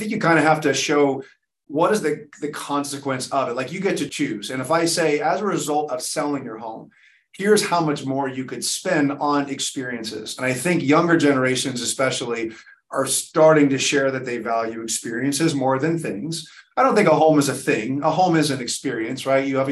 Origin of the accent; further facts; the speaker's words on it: New Jersey, United States; I'm from New Jersey.